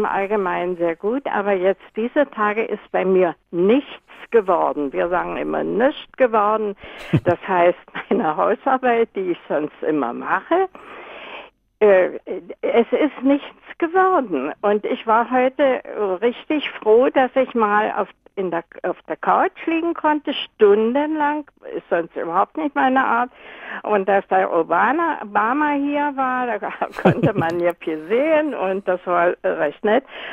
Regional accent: Germany; Ich bin aus der DDR.

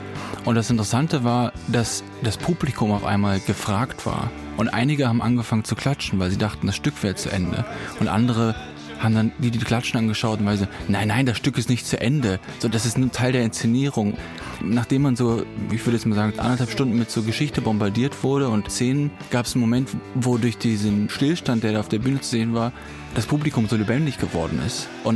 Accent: Hannover, Lower Saxony, Germany; am Schauspielhaus Hannover, wo ich groß geworden bin.

